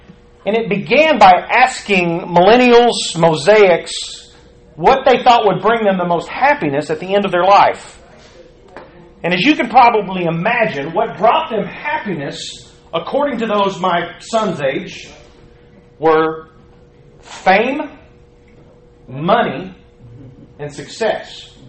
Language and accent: English; Tennessee, United States; now in Dallas, United States; I am not from Dallas, Texas. I'm actually from Tennessee. Middle Tennessee. I'm a missionary to Dallas.